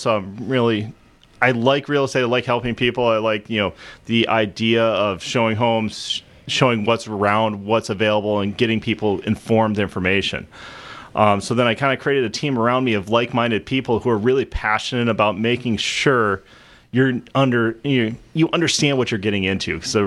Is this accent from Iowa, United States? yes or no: yes; Iowa, United States; also born or lived in Los Angeles; Well, I grew up in Northeast Iowa, so also don't hold that against me. But I did spend most of my weekends in Wisconsin and Prairie du Chien, so I'm pretty local to the area. I spent my 20s in Los Angeles